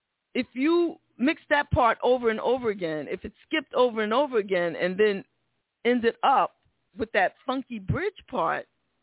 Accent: Bronx, New York, United States; Yeah, I'm from the Bronx and, you know, DJing, that's where it came from

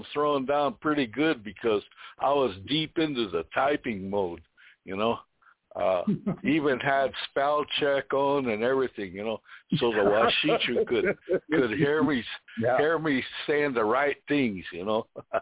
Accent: Rosebud, South Dakota, United States; We grew up down there in Rosebud.

